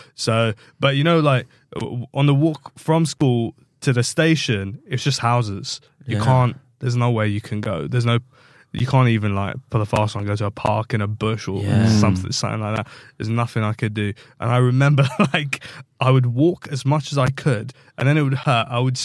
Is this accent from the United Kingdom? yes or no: yes; London, United Kingdom; I grew up between Wembley and Ealing.